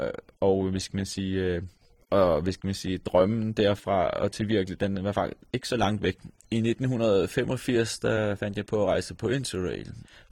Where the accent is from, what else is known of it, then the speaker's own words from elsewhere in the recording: Gudhjem, Capital Region of Denmark, Denmark; Ja, jeg er født i Gudhjem, og jeg har boet og arbejdet her indtil dato.